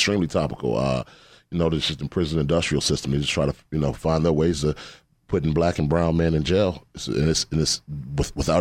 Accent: Atlanta, Georgia, United States; Atlanta, Georgia, baby.

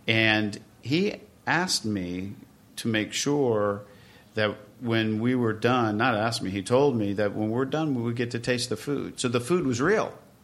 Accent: Lake Ozark, Missouri, United States; also born or lived in Savannah, Georgia; I was born in Savannah shortly after my father had gotten a promotion to work in Lake Ozark, Missouri.

